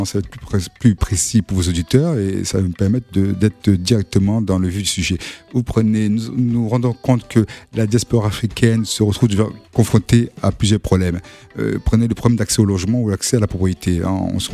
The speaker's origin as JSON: {"language": "French", "town": "Reims", "region": "Grand Est", "country": "France", "tie": "born or raised there", "said": "je suis né à Reims, la ville du Sacre, hein, la ville de Champagne, hein."}